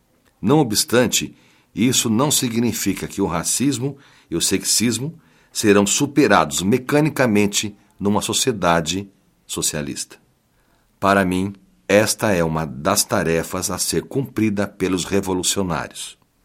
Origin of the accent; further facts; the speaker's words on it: Northeast Region, Brazil; born there; Os telefonemas que recebemos no Nordeste do país, onde nasci.